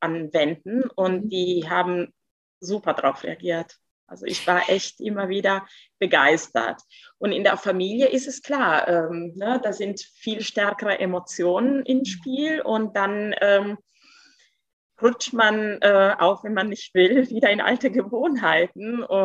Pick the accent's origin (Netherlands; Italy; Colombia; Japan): Italy; German is a second language; now in Germany; ich bin Italienerin. Ich bin keine Deutsche, ich bin Italienerin